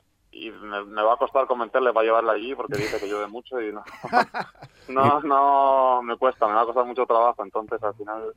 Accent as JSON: {"language": "Spanish", "region": "Basque Country", "country": "Spain", "said": "yo soy vasco"}